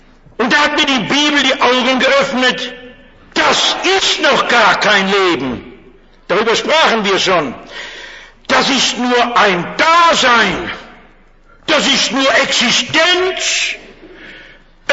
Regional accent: North Rhine-Westphalia, Germany; Sehen Sie, ich komme aus dem Ruhrgebiet. Da gibt es Bergwerke.

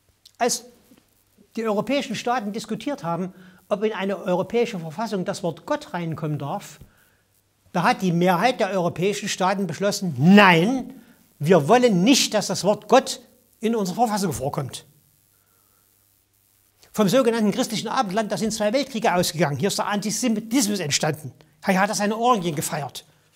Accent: Chemnitz, Saxony, Germany; Wir hatten in Chemnitz, wo ich herkomme, da waren 4 Hebammen

